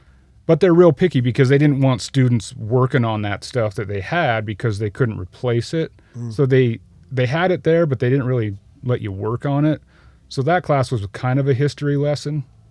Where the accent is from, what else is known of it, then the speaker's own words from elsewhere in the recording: Utah, United States; Yeah, I grew up in Utah.